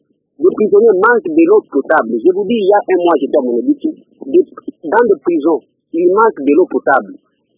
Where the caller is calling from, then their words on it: Kalemie, Tanganyika, DR Congo; Ici, chez nous, à Kalemi, là où je parle